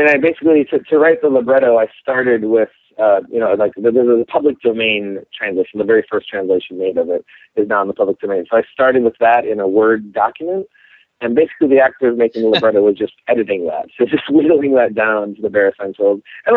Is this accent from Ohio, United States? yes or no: yes; Cleveland, Ohio, United States; also born or lived in San Francisco; Yeah, I grew up in Cleveland, and then right after school, I moved out to San Francisco